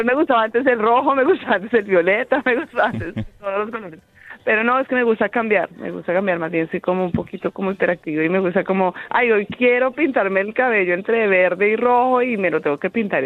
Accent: Colombia; yo voy con mi banderita de Colombia, no estoy representando a mi país

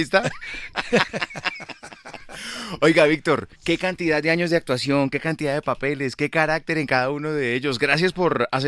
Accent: Bogotá, Colombia; usted y yo que somos rolos

